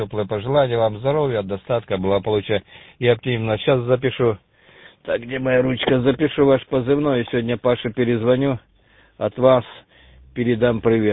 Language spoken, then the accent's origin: Russian; Kamianske, Dnipropetrovsk Oblast, Ukraine; я сам из Днепродзержинска как раз. В 25 километрах живу от ОРШ «Селена Павел». На левом берегу Каменского, Днепродзержинска.